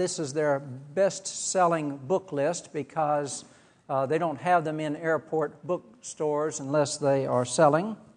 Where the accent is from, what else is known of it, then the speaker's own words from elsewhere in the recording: Georgia, United States; also born or lived in Florida; I was not unlike many of you growing up in South Georgia and South Florida, both.